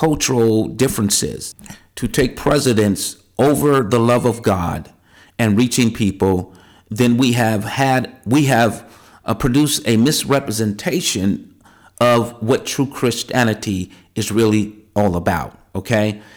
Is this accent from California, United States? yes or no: yes; California, United States; I come from California. I was raised in a multicultural environment, raised in a multicultural church.